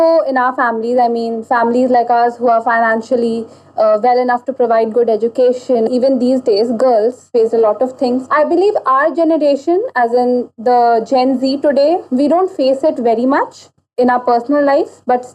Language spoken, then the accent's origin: English; Patna, Bihar, India; I'm 17. I'm from Patna. It's a city in Bihar.